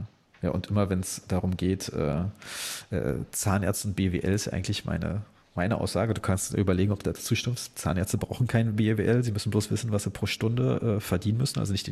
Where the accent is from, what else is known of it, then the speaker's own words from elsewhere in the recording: Berlin, Germany; Also ich kann als Berliner sagen, und dass ich zwar in der gefühlt tollsten Stadt Deutschlands wohne